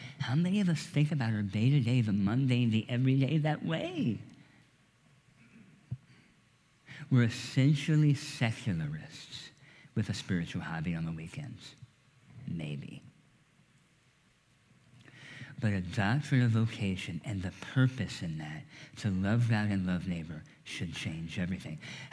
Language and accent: English; United States; I'm also a member of the Charlottesville community. I have responsibilities therein. I'm an American.